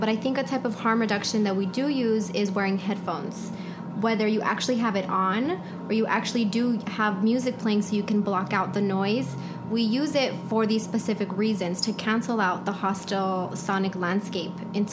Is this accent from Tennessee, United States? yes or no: no; Los Angeles, California, United States; as we are both from Los Angeles, we're living in different parts of LA. We record here in Boyle Heights